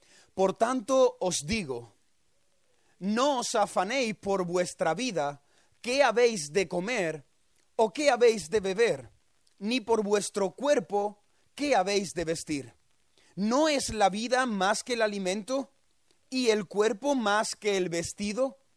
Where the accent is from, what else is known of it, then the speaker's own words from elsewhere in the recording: Cádiz, Andalusia, Spain; now in Palma del Río, Spain; soy pastor, actualmente estamos pastoreando en Palma del Río, Córdoba, aunque mi ciudad de origen soy de Cádiz y mi mujer es colombiana de Bogotá.